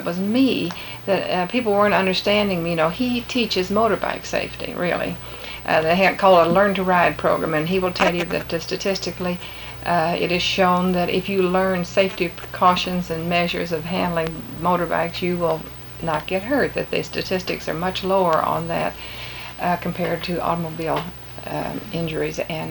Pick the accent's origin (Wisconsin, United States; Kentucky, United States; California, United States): Kentucky, United States; Louisville; Originally from Louisville. I was born and raised in Louisville. And so I wouldn't make a very good informant for any place because I haven't stayed foot long enough. I would have. I stayed 28 years in Louisville. And I guess I am probably more Kentucky than anything